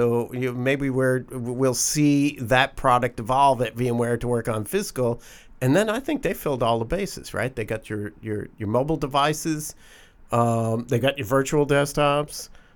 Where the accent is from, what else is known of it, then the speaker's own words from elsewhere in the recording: Atlanta, Georgia, United States; Shout out to Atlanta, my hometown.